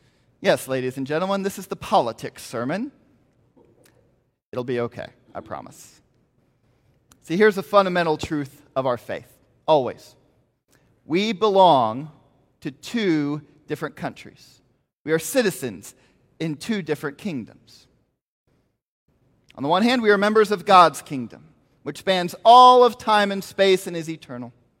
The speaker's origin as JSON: {"language": "English", "town": "Columbus", "region": "Ohio", "country": "United States", "lives_now": "Kentucky, United States", "said": "I came here from Columbus, Ohio, and you know about my Buckeyes and their love of football, right?"}